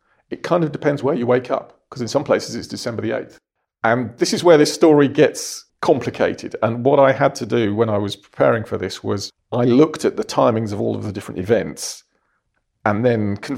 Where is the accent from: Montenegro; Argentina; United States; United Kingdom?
United Kingdom; as a British person